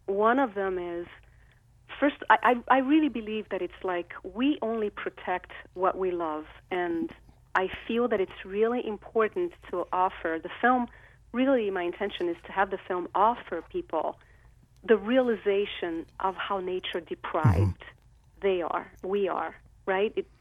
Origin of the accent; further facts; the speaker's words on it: Rio de Janeiro, Brazil; I grew up in Rio de Janeiro. It's a city that's embedded in the Atlantic forest